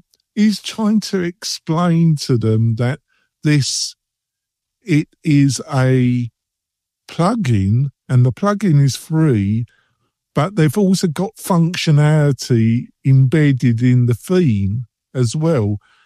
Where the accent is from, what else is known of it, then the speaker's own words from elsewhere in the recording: England, United Kingdom; accent: English; With my English accent and my buttoning, it's just enthusiasm.